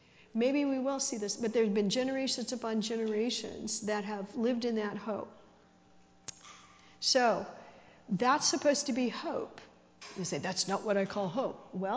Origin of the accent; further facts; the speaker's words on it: United States; See, I'm American.